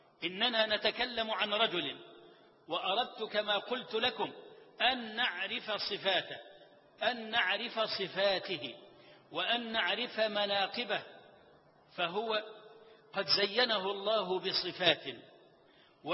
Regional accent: Egypt; بلدنا مصر

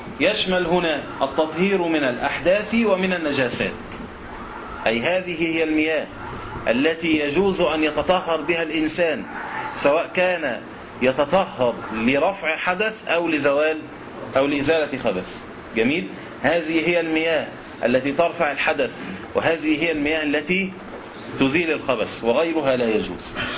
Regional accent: Egypt; البرد المعروف اللي بينزل عندنا في مصر ده يشبه الثلج لكنه صغير وأصلب منه

